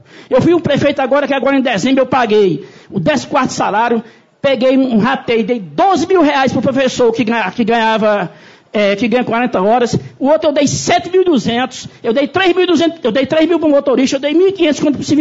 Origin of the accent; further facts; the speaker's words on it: Marcolândia, Piauí, Brazil; sou da cidade de Marcolândia, divisa de Peque, Pernambuco.